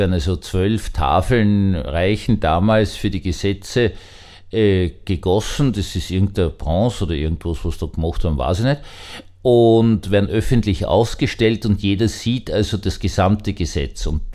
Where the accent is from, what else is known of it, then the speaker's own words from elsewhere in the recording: Austria; Also Sie merken jetzt, ich so als Österreicher, bin ganz furchtbar fertig